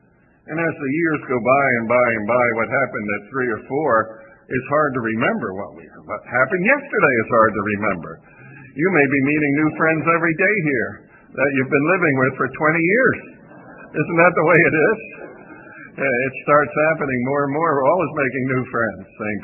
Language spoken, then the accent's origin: English; East Coast, United States; also born or lived in Lombard; If you're on the East Coast, like I grew up